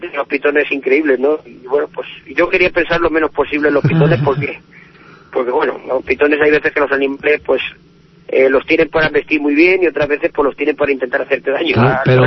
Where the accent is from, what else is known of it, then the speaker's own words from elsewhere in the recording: Mora, Castilla-La Mancha, Spain; Luego al día siguiente toreo también aquí en mi pueblo, en las fiestas de Mora